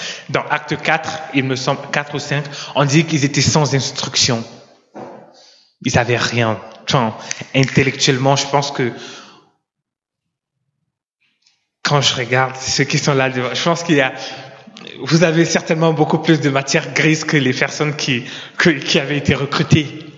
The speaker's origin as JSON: {"language": "French", "country": "Cameroon", "tie": "born or raised there", "said": "je suis né au Cameroun, grandi au Cameroun."}